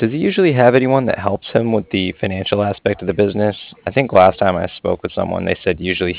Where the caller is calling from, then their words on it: Cardiff, Wales, United Kingdom; I was calling from Cardiff